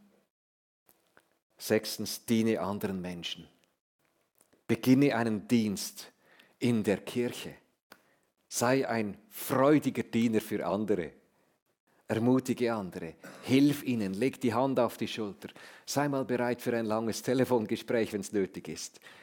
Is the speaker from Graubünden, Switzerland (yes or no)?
no; Zofingen, Aargau, Switzerland; Ja, also ich bin in Zofingen aufgewachsen, nicht weit von hier.